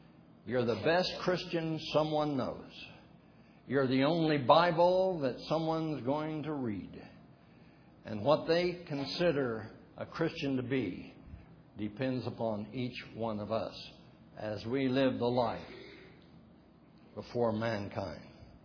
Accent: United States; We love America. I'm glad that I am an American.

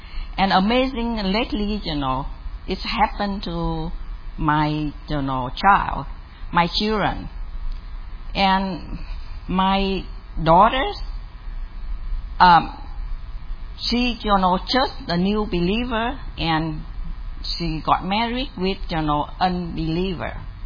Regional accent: South Vietnam, Vietnam; First of all, I come from South Vietnam

